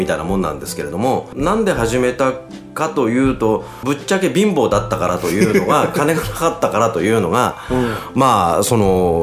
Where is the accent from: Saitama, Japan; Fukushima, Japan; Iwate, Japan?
Saitama, Japan; はい、私も埼玉出身でして今日楽しみに